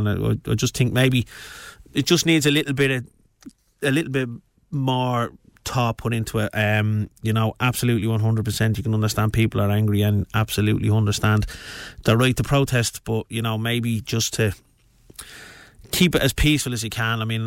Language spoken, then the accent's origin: English; Finglas, Leinster, Ireland; I mean, I'm from Finglas myself